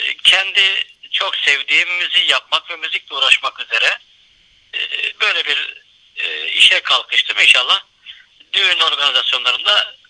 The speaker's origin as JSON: {"language": "Turkish", "town": "Akşehir", "region": "Konya", "country": "Turkey", "tie": "born there", "said": "ben 1982 Konya Akşehir doğumluyum. Hı hı. Şu anda Akşehir'de ikamet etmekteyim."}